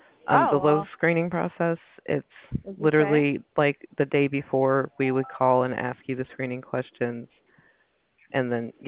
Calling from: Alabama, United States; Alabama, where they're opening everything up.

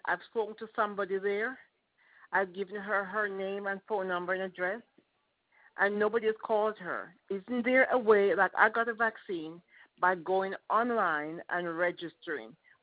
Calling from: Georgia, United States; No, I'm calling from Georgia

